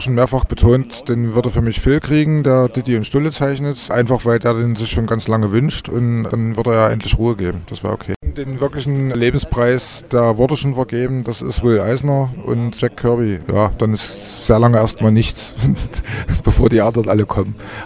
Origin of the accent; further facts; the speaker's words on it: Germany; ich bin ja noch ein Kind der DDR